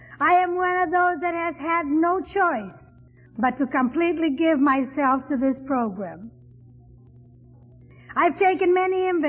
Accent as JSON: {"language": "English", "region": "California", "country": "United States", "said": "But I'm from Southern California, and I just get, there's something about my lungs that just can't stand all this clear air."}